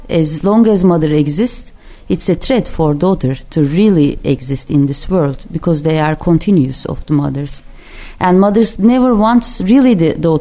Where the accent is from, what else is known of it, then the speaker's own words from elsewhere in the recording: Central Anatolia, Turkey; because I'm from Middle Anatolia, my grandmother, my ancestors.